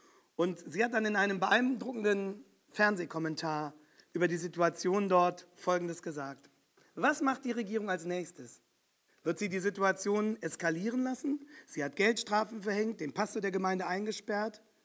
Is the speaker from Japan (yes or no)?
no; Germany; moved away as an adult; now in Canada; Und ich bin in Deutschland aufgewachsen, aber seit etwas über 20 Jahren hier